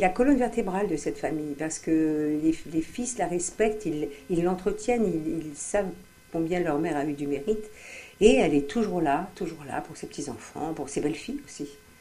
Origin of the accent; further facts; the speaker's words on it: Algeria; born there; Je suis née en Algérie